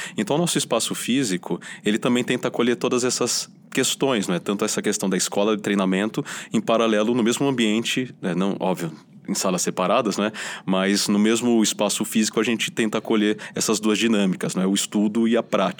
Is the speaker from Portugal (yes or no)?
no; São Paulo, Brazil; eu cresci na Zona Leste, né?